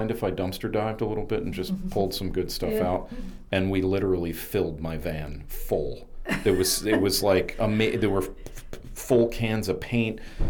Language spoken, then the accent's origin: English; White Sulphur Springs, New York, United States; I'm from the Catskill Mountain region in a little town called White Sulphur Springs, New York, outside of part of Liberty, New York.